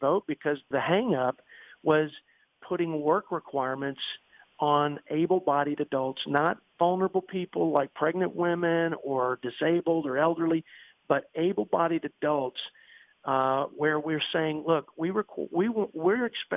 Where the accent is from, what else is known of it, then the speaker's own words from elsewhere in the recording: Texas, United States; I grew up in West Texas